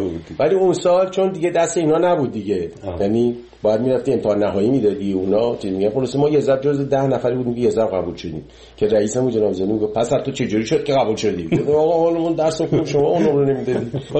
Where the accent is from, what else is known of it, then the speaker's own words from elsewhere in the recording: Iran; moved away; 30 سال 30 خورده سال که از ایران من اومدم بیرون